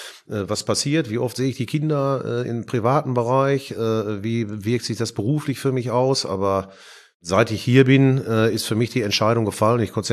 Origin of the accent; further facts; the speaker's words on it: Bochum, North Rhine-Westphalia, Germany; Der Dialekt geht, glaube ich, auch nicht mehr weg. Ich bin in Bochum geboren. Bin da aufgewachsen, zur Schule gegangen, habe da studiert